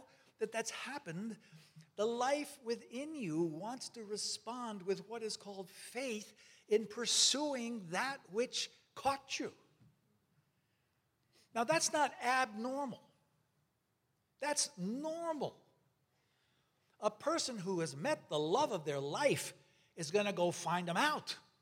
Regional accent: Brooklyn, New York, United States; born there; As my mother always said to me, I was born in Brooklyn.

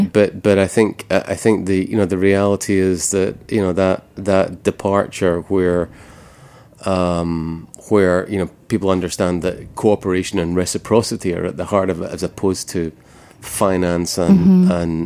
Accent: United States; now in New York, United States; I think where I come from and where many people come from, you know, in small towns across America

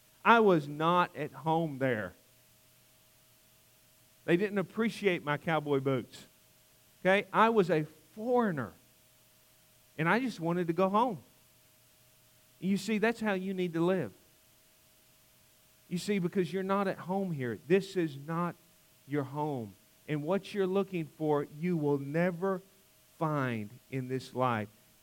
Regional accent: the South, United States; Tried to explain to them that I was from the South. But they didn't understand that. I was just the Yank.

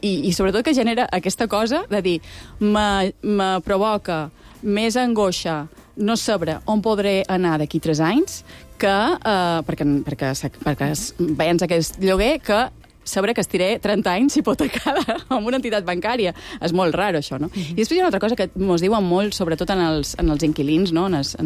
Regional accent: Balearic Islands, Spain; now in Barcelona, Spain; jo fa 30 anys que visc a Barcelona, però me sé molt mallorquina, i no sé si som d'allà, si som d'aquí.

